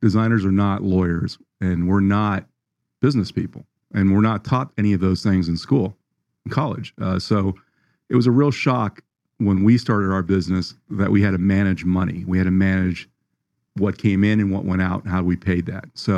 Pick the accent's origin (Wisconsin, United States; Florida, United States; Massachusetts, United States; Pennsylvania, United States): Florida, United States; Yeah, in Broward County.